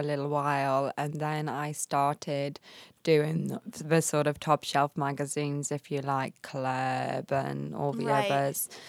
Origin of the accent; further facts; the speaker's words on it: Wales, United Kingdom; I'm from Wales.